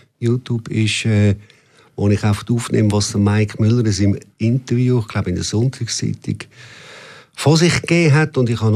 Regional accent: Basel-Landschaft, Switzerland; Aufgewachsen allerdings im Oberbaselbiet. Man hört es jetzt noch im Dialekt.

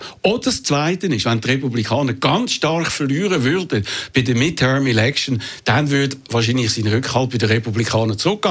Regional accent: Switzerland; Als Schweizer.

